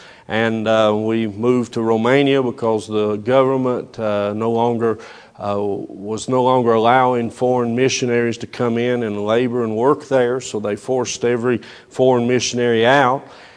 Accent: North Carolina, United States; I grew up in Avery County. I graduated from Avery High School in 1986, and I was a different person then.

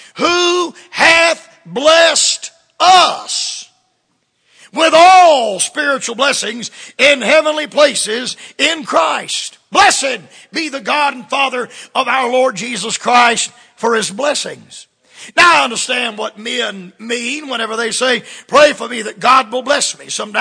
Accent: the South, United States; Now I'm a Southerner, and Southerners feel sorry for ourselves.

